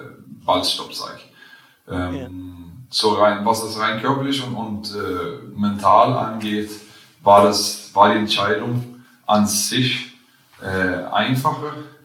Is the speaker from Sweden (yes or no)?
yes; Karlskrona, Blekinge, Sweden; German is a second language; Da, wo ich herkomme, Karlskrona heißt es. Und da gehen wir zurück.